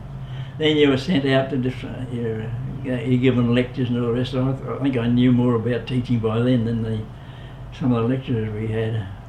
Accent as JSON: {"language": "English", "town": "Hamilton", "region": "Victoria", "country": "Australia", "said": "and I had looked through it, and I thought, well, I came from Hamilton."}